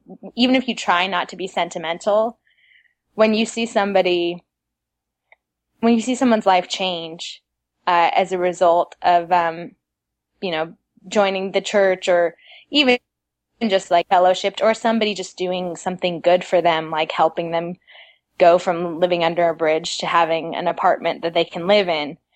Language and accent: English; Madrid, Community of Madrid, Spain; to continue to stay Mormon is because of the foundation I had in the church as a child, because I grew up in Madrid.